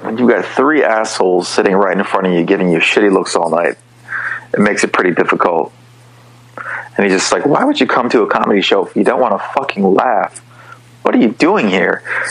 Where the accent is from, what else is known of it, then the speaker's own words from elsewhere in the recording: Duluth, Minnesota, United States; I originated from the Twin Ports area, Duluth Superior.